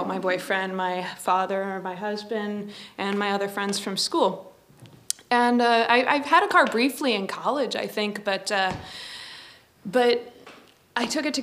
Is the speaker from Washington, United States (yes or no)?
yes; Gig Harbor, Washington, United States; I grew up in Gig Harbor, Washington, gorgeous place, used to be rural once, not anymore.